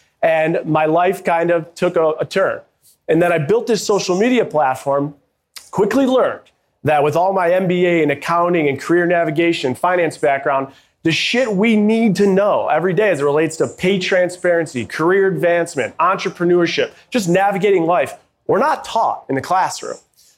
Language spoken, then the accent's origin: English; Buffalo, New York, United States; I grew up in Buffalo, New York.